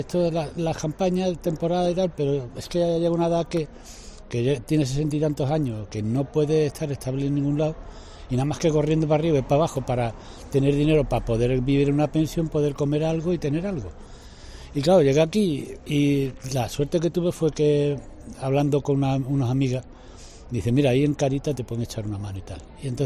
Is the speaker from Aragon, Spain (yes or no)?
no; Andalusia, Spain; Estoy trabajando siempre fuera porque soy de Sevilla. Entonces, en mi pueblo hay muy poco trabajo. Y entonces siempre me he visto que he tenido que salir fuera y buscarme el trabajo. Por ejemplo, aquí en Castilla-La Mancha trabajaba